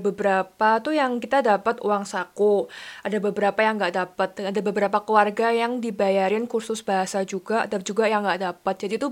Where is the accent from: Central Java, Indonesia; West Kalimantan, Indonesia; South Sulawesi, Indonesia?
Central Java, Indonesia; Semarang; moved away as an adult; now in Germany; gue asalnya di Indonesia dari Semarang dan gue ke Jerman tuh 2017.